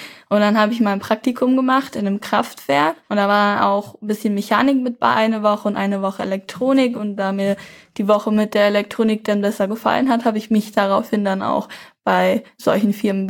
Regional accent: Minden, North Rhine-Westphalia, Germany; also ich komme ja aus Minden

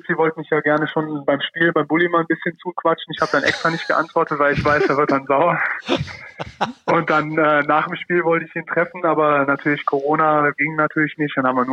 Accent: Rhineland, Germany; als Rheinländer habe natürlich immer Bietigheim Bissingen gesagt

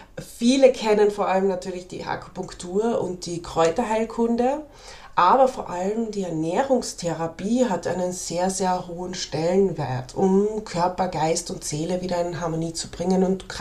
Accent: Carinthia, Austria; Ich komme aus Österreich, hört man vielleicht auch an meinem Dialekt, aus dem schönen Kärnten.

